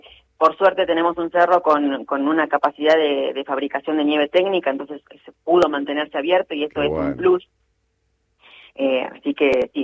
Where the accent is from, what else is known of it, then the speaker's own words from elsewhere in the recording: Bariloche, Río Negro, Argentina; born there; yo soy nacida en Bariloche y lamenté no tener mi viaje egresado a Bariloche.